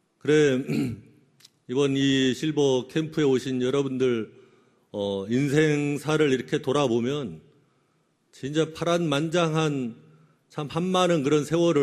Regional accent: Yanggu, Gangwon, South Korea; 제 고향이 이렇게 강원도 양구인데 거기는 완전 최전방이에요.

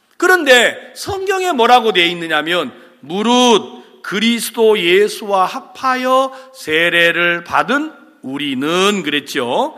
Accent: South Korea; 우리는 유태인이 아니에요. 우리는 이방인이에요. 한국 사람이다.

